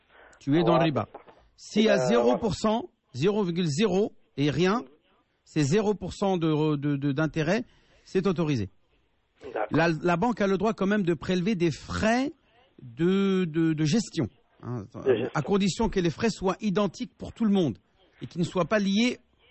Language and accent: French; Algeria; je suis algérien, donc je sais ce qui se passe là-bas.